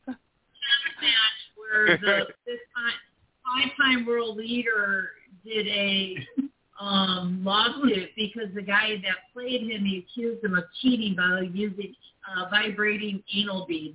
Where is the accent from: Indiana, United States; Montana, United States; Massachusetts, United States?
Indiana, United States; See, and I'm from Indiana.